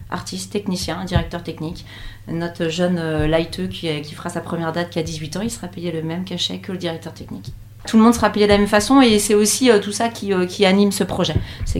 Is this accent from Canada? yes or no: no; Nantes, Pays de la Loire, France; une artiste française nantaise aussi, puisqu'on vient de Nantes.